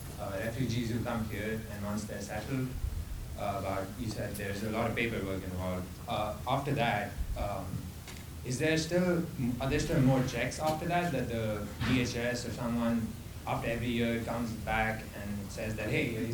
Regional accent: India; moved away as an adult; now in United States; I'm originally from India. I moved to the U.S. about 3 years ago for my master's here.

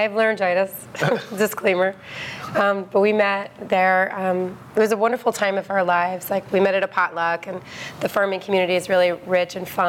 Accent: New York City, New York, United States; I'm from New York City.

